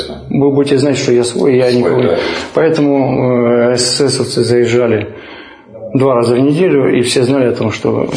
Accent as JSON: {"language": "Russian", "town": "Kharkiv", "region": "Kharkiv Oblast", "country": "Ukraine", "said": "я харьковчанин, и я, скажем так, коренной украинец. В моем роду были все украинцы Харьковской области. Черниговской, Донецкой, из нескольких поколений."}